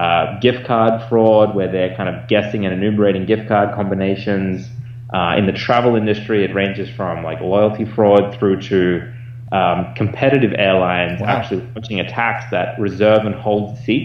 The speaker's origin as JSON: {"language": "English", "country": "Australia", "said": "the analogy I use as an Australian, and we've been taught this from birth"}